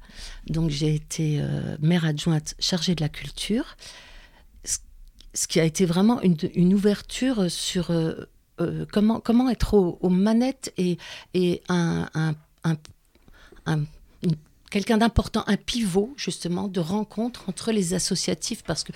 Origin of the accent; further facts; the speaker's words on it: Grand Est, France; now in Argenton-sur-Creuse, France; Moi je suis alsacienne